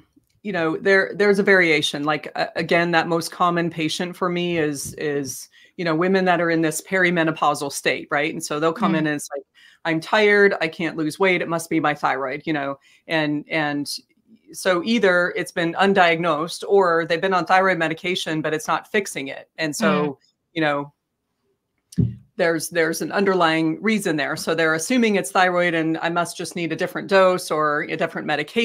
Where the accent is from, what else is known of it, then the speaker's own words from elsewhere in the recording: Boulder, Colorado, United States; moved away as an adult; also born or lived in Texas; now in South Carolina, United States; No, I grew up in Boulder, Colorado, actually, and then made my way to Texas for college and medical school, and then ended up over here in South Carolina for residency.